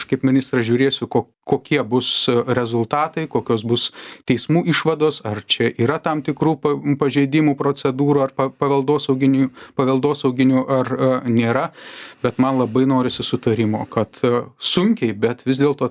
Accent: Vilnius, Vilnius County, Lithuania; bet kaip vilnietis, aš galvoju apie Vilnių

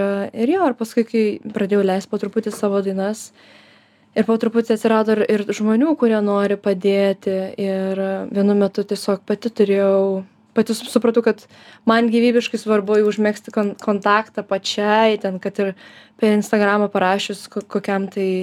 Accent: Panevėžys, Panevėžys County, Lithuania; also born or lived in Kaunas / Vilnius; aš iš Panevėžio krausčiausi į Kauną gyventi konservatorijoje, mokiausi ten irgi

